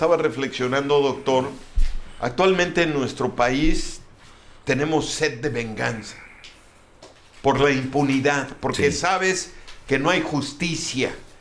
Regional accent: Mexico; nos puede sacar del contexto social de lo que somos los mexicanos, ¿no?

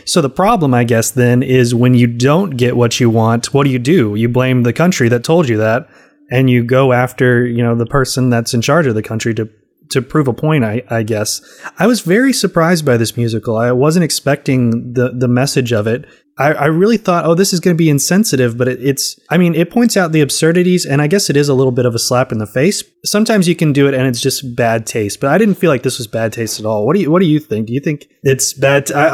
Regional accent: the South, United States; I'm a Southern boy. I grew up in the South, and I have generations above me that would probably think it's very tacky.

